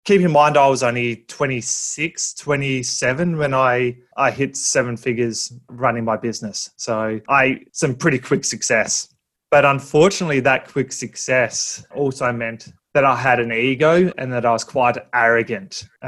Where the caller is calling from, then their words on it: Australia; My accent might be a bit different because I'm coming to you from all the way from Australia.